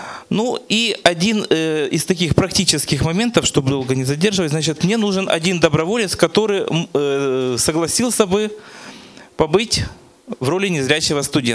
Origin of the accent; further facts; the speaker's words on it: Simferopol, Crimea, Ukraine; Я из Симферополя.